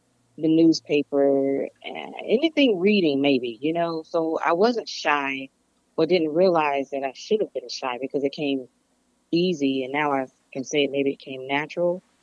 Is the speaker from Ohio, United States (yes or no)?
no; Florida, United States; now in Harlem, United States; I grew up in Florida. I've lived in Harlem for the past decade.